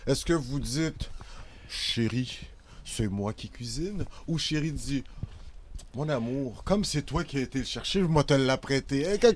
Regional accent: Quebec, Canada; born there; Alors, je viens des Caraïbes d'origine. Moi, je suis né au Québec, mais mes parents viennent d'Haïti. Je suis un gars des îles, moi

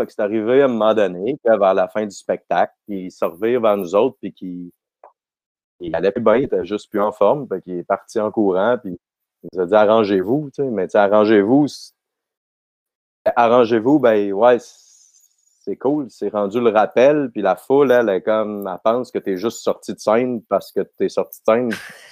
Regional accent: Quebec, Canada; c'est à Stoke, en Estrie, un petit village vraiment pas loin de mon village natal.

